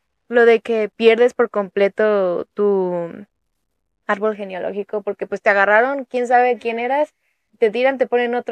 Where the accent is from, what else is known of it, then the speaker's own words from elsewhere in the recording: Mexico; Pero tú sabes que, como mexicana